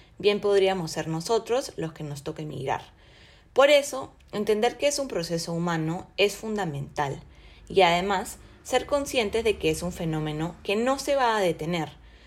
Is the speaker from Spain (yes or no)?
no; Peru; Nosotros, como peruanos, también migramos.